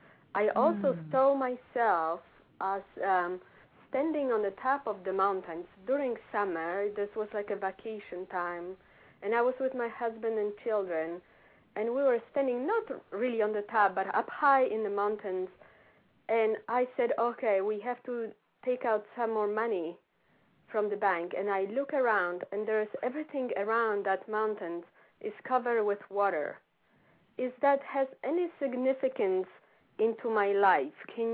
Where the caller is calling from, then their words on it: Philadelphia, Pennsylvania, United States; I'm calling from Philadelphia area.